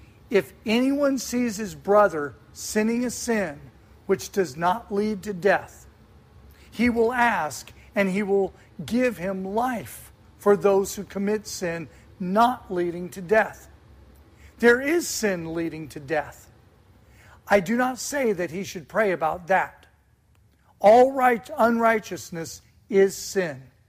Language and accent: English; United States; As an American, I will never submit to the enemy. As an American, as a patriotic American, I will never submit.